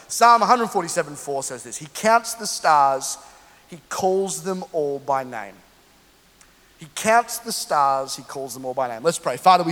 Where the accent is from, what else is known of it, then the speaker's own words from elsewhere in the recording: Australia; born there; also born or lived in London, United Kingdom; I moved to Australia right before I went through puberty.